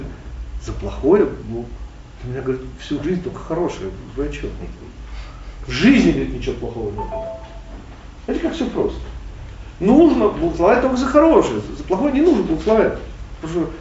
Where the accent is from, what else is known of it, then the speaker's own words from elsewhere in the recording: Chernivtsi, Chernivtsi Oblast, Ukraine; я родился в Черновцах, и когда я был маленький, я помню, как в нашей 33-й гвардейской школе это было развлечение. Ну, я еще конопатый такой был, вот, ну, еврейский мальчик